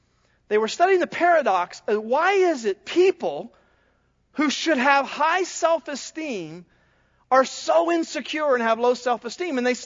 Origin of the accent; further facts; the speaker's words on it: Ohio, United States; When I was a senior in high school, I was coming over Statens Bridge Road in my hometown, and it was September 17th, 1979, and there had been a severe flood in our area, and Muskingum River was flooded over its banks.